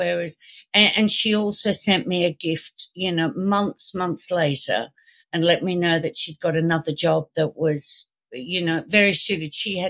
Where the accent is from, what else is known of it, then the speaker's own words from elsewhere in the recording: Liverpool, North West England, United Kingdom; born there; she actually remembered that I was born in Liverpool, England, not in Australia.